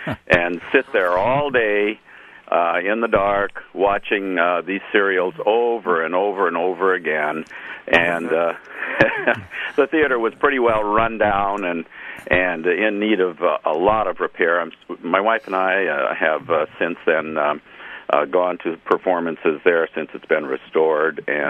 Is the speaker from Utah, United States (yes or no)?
no; Oshkosh, Wisconsin, United States; as a kid, of course, growing up in Oshkosh, we had four theaters, one on the south side and three on the north side there